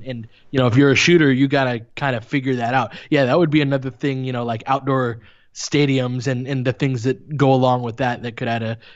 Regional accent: Littlerock, California, United States; grew up in the Antelope Valley, which I did. I grew up in Little Rock

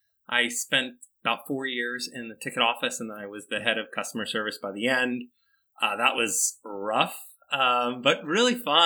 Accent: United States; I'm totally an American. My dad's an immigrant from Italy

